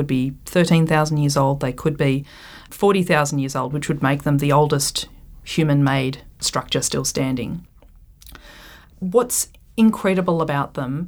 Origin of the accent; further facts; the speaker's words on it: Australia; I find that incredibly, I suppose, challenging as an Australian historian